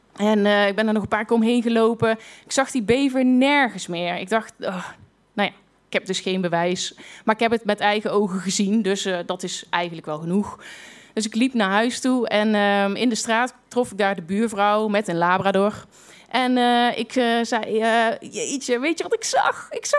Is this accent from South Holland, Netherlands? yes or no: no; 's-Hertogenbosch, North Brabant, Netherlands; Ik kom uit Den Bosch